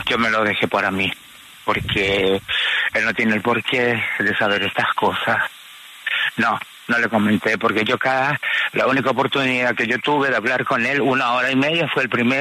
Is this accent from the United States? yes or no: no; Asunción, Paraguay; un padre que era de mi barrio en Paraguay, en Asunción.